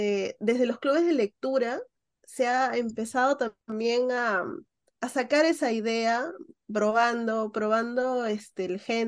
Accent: Peru; desde mi punto de vista como peruana lo veo

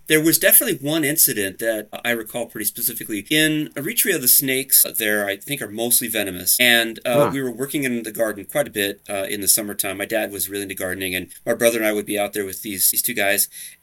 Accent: Portland, Oregon, United States; My parents, growing up in Portland, Oregon, my parents had somehow got connected with a refugee community

